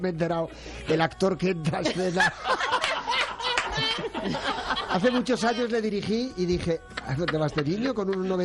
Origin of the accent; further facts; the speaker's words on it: Galicia, Spain; eres gallega, soy gallega